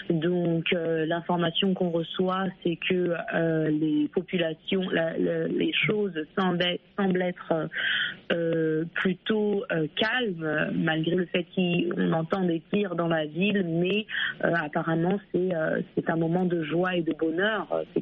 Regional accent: Gabon; now in Washington, United States; effectivement, je suis gabonaise, je réside à Washington DC.

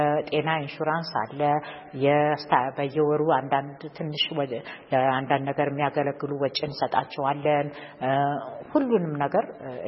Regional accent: Addis Ababa, Ethiopia; born there; እኔ አዲስ አበባ ስለተወለድኩ ቤተሰቦቼ ገንዘብ ስለነበራቸውና ልዕልት ፀሐይ ሆስፒታል ስለወሰዱኝ ነው።

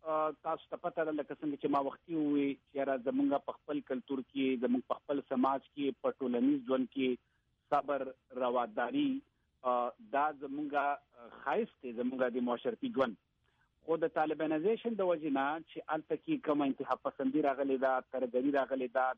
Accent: Pakistan; زه پاکستاني یم زه مسلمان یم خو زه د ټول له مخکې پښتون یم

